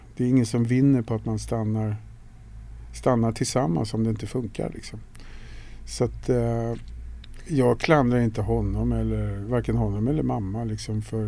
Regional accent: Solna, Stockholm County, Sweden; Jag är uppvuxen i Solna utanför Stockholm. Det betyder att man är AIK-are i hjärtat forever. Ganska normal uppväxt.

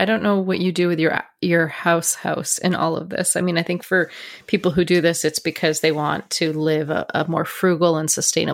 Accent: Canada; There's lots of things I'd love to kind of go deeper and explore in my home country.

